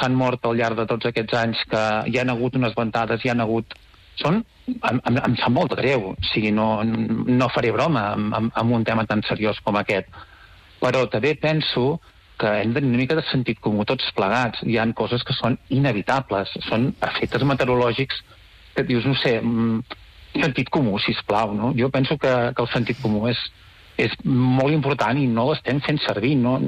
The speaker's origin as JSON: {"language": "Catalan", "region": "Catalonia", "country": "Spain", "tie": "born or raised there", "said": "Jo sóc empordanès de tota la vida, he nascut aquí a l'Empordà"}